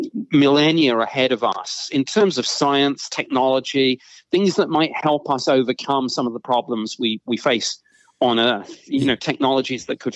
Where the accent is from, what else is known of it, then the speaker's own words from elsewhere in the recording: United Kingdom; moved away as an adult; now in United States; as a Brit, I've lived in the U.S. since 2012. But, of course, growing up in the U.K.